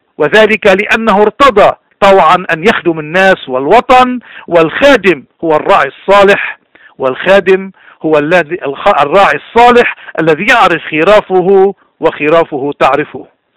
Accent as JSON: {"language": "Arabic", "country": "Lebanon", "said": "من حقنا كلبنانيين عموما وكموارنا تحديدا"}